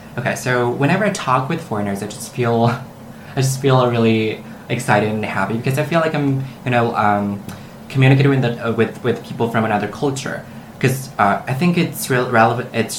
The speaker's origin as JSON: {"language": "English", "town": "Hanzhong", "region": "Shaanxi", "country": "China", "second_language": "English", "said": "Sure. Hanzhong, Shaanxi, China."}